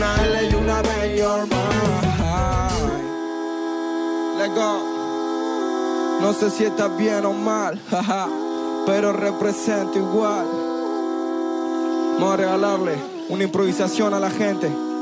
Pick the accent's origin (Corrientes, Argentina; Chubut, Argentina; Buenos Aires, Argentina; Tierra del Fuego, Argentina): Buenos Aires, Argentina; Bienvenido al barrio La Boca … el barrio el que soy oriundo, donde yo nací, donde me formé, donde me hicieron ser quien soy, donde me junté con mi ñeri, con mi padre, donde viví toda mi vida.